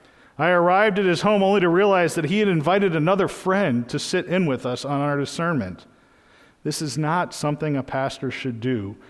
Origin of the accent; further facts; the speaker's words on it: New England, United States; A lot of the traditional congregational churches, I'm from New England, I know a lot of them